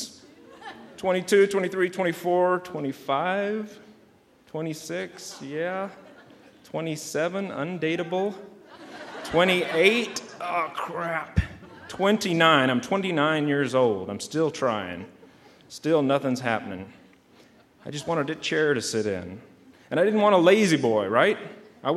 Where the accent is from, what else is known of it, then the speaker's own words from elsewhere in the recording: Texas, United States; I told you I grew up in Texas.